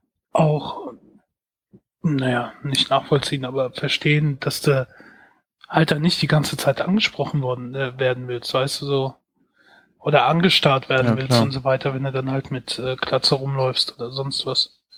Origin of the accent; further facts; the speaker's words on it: West Germany, Germany; Also ich bin ja im Westen aufgewachsen. Zumindest die Anfänge meiner Kindheit waren noch im Westen. Ich habe vielleicht 2 Kilometer entfernt gewohnt von der US-Niederlassung, also von der US-Kaserne.